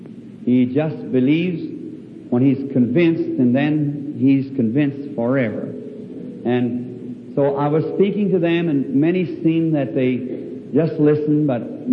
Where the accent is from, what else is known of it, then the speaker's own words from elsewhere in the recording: United States; Now, I think if there's one thing that this nation has done, I'm an American, God knows that.